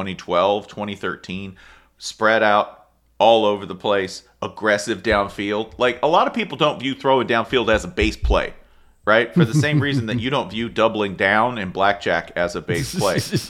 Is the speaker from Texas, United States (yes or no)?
no; Tennessee, United States; Because growing up, I grew up in Tennessee.